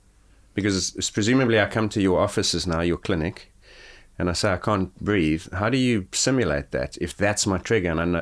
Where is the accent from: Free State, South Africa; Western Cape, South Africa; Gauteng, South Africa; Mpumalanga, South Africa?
Gauteng, South Africa; I grew up near Johannesburg where it's considerably colder than Cape Town and warmer than many places you are listening to this.